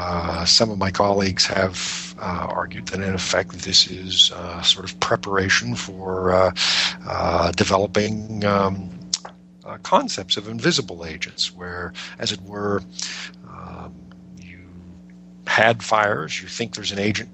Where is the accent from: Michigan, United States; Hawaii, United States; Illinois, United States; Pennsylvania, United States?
Illinois, United States; Chicago; now in Atlanta, United States; I mean, I grew up in the North, although I've lived in Atlanta now for 31 years, and I certainly remember cold winter mornings begging and pleading with my car to start in cold Chicago winter mornings.